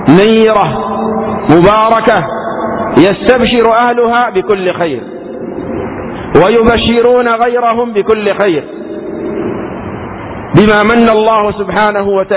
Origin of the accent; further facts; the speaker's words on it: Yemen; في بلادنا اليمن